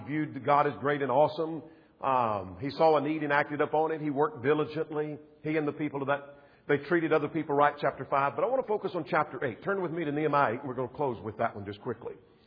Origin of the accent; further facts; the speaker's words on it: United States; I'm an American. I'm coming to my feet.